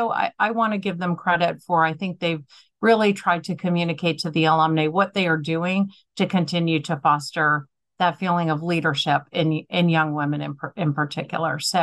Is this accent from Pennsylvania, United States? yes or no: no; New York, United States; coming from the small girl school, growing up in New York, I just needed to broaden my horizons.